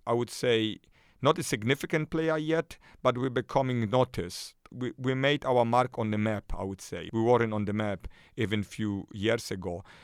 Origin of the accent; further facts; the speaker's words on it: Poland; I grew up in Poland, in communist Poland during the 80s. And when I was growing up in Poland, I always had this little bug for entrepreneurism.